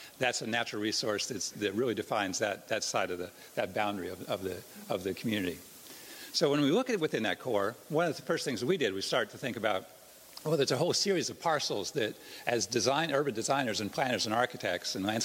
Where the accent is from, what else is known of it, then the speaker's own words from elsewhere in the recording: Princeton, New Jersey, United States; also born or lived in Walnut Creek, California; I was born outside of Walnut Creek, but the fact is I grew up in Princeton, New Jersey, and one of the first things I thought of was what did Princeton have?